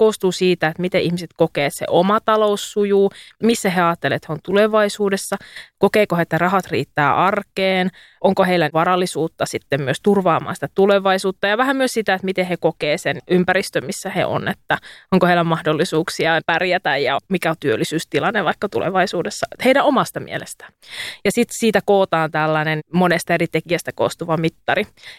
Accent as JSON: {"language": "Finnish", "region": "South Ostrobothnia", "country": "Finland", "said": "mun identiteetti on syvästi pohjalainen. Mä oon Etelä-Pohjanmaalta kotoisin"}